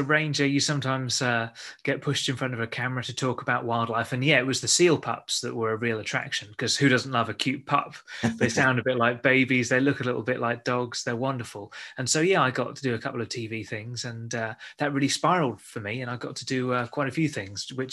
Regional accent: East of England, United Kingdom; Well, I grew up in the Fens. I'm a Fenland boy, really. My family are nearby, so it feels very much like being at home. And I'm settled there with my partner and our dog.

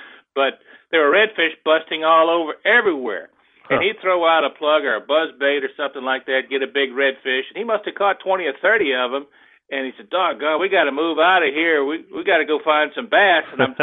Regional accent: Louisiana, United States; I'm from Louisiana, born and raised. I'm currently in Florida, but trying to get back home after the hurricanes of 05.

